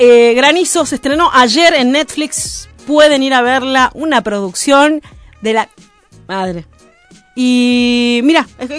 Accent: Argentina; como argentina

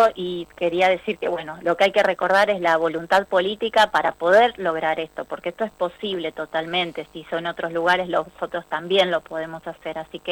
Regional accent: Buenos Aires, Argentina; yo soy de Ciudad de Buenos Aires

